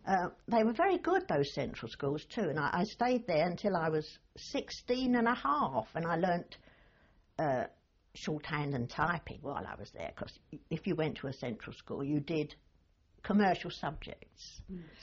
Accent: Hackney, London, United Kingdom; I grew up in Hackney.

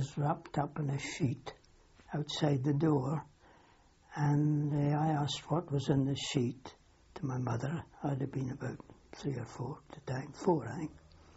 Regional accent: Findon, South East England, United Kingdom; born there; Yes, I was born in Findon on the 28th of October 1922.

